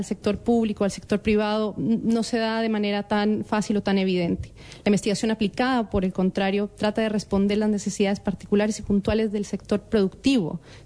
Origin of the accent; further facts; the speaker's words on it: Colombia; now in Chile; Soy colombiana, sí, correcto.